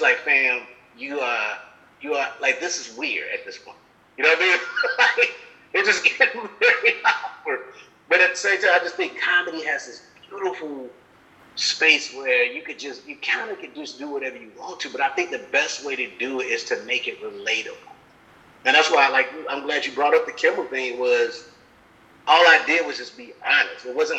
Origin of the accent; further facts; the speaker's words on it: Chicago, Illinois, United States; And I'm from Chicago. That's the reason why I got into the movie.